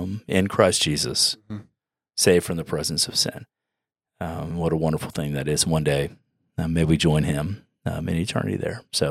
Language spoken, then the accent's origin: English; Houston, Texas, United States; I grew up in Houston.